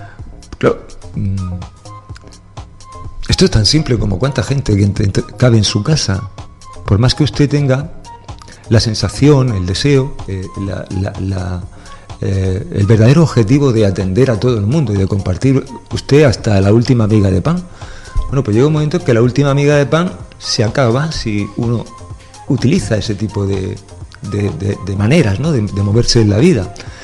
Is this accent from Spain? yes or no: yes; Spain; Y los dueños de la casa somos los españoles